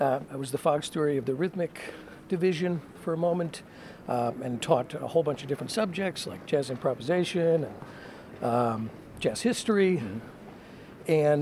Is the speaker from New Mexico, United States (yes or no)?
no; Chicago, Illinois, United States; I'm from Chicago originally. Oak Park, River Forest